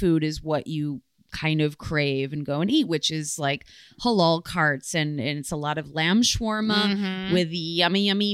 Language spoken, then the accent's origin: English; Netherlands; only available in the Netherlands, my home country